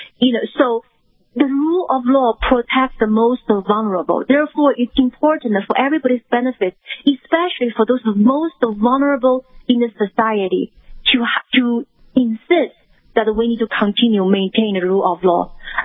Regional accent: China; now in United States; You know, I came from China. You know, I came from authoritarian regime. So I know that in China, there's somebody in the power can arrest you.

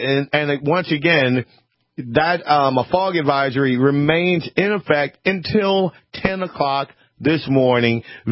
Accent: the South, United States; And I don't know if it's me growing up in the South, we were always outside.

